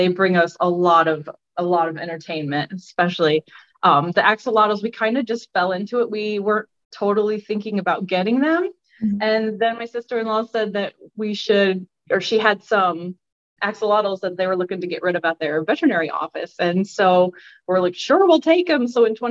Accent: Convoy, Ohio, United States; I'm from Convoy, Ohio.

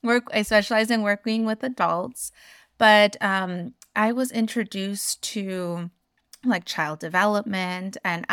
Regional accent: United States; I am the eldest daughter of immigrant parents. I identify as Mexican American. Both my parents are from Mexico.

